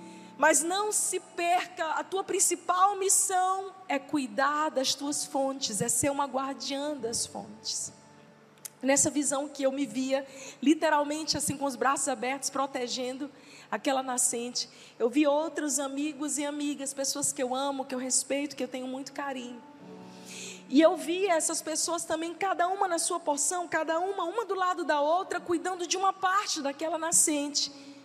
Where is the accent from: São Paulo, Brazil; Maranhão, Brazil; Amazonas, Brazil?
Maranhão, Brazil; São Luís; por cada cidade, pela minha cidade natal, São Luís, pelo Brasil